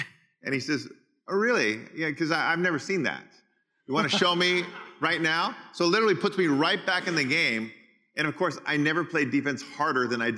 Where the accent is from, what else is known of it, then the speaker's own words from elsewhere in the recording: Los Angeles, California, United States; I was born in East LA, and I went to Montebello High School, which is just outside of LA, Southeast LA.